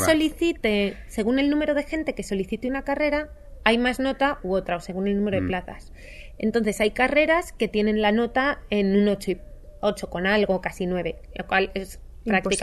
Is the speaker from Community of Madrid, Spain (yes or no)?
yes; Community of Madrid, Spain; Sin embargo, en magisterio todos somos de Madrid.